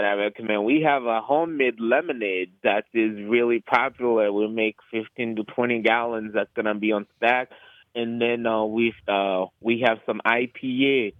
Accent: Haiti; And growing up in Haiti with no sisters.

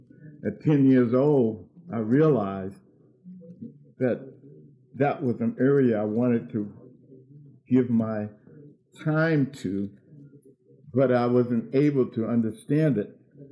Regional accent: Charlottesville, Virginia, United States; moved away as an adult; now in Milwaukee, United States; Well, I'm a native of Charlottesville, Virginia, and I grew up in Charlottesville until I was 23.

